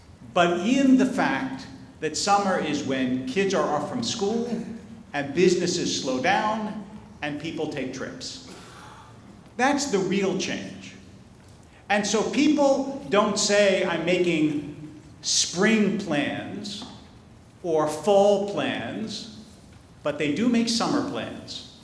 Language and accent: English; East Coast, United States; I was a child growing up on the East Coast